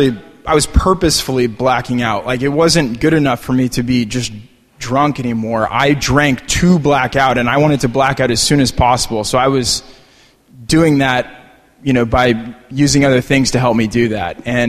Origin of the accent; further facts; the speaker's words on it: Texas, United States; I grew up in Texas.